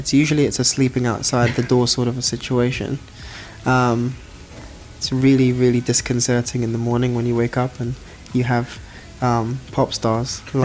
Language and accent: English; United Kingdom; accent: English; I don't know if I abuse my English accent, but it's helpful sometimes. Yeah, for girls who are susceptible to a British accent.